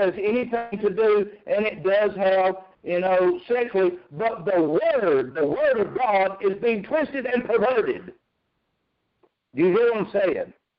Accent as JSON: {"language": "English", "region": "Alabama", "country": "United States", "said": "Now, I'm from Alabama."}